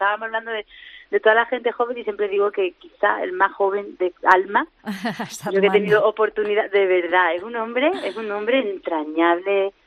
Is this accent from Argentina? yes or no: no; Andalusia, Spain; accent: Andalusian; yo iba con mi acento andaluz, que a ellos les sonaba dulce, les sonaba bonito también.